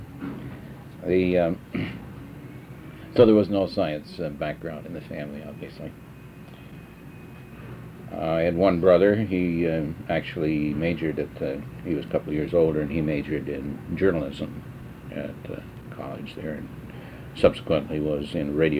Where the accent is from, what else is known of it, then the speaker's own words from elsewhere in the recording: Brookings, South Dakota, United States; I grew up in Brookings, South Dakota. I was born in Brookings and lived there for the first 22 years of my life.